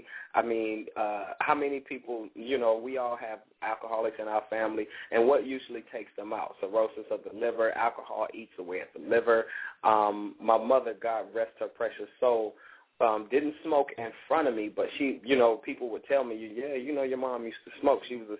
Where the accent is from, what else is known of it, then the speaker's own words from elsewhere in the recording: Miami, Florida, United States; also born or lived in Chicago / New York / Georgia / Texas; I was born in Chicago, raised in Miami, Florida, lived in New York, pursued my career out there. I've lived in Georgia, Texas, of course, Chicago.